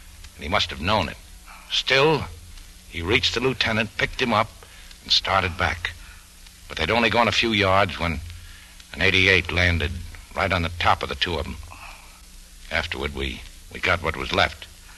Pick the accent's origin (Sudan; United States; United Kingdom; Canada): Canada; born there; Canada. But I've lived about everywhere.